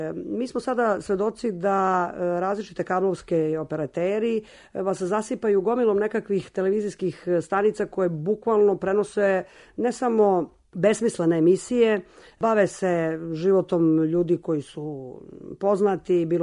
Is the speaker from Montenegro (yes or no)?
no; Serbia; Mi kao Srbi nismo popularni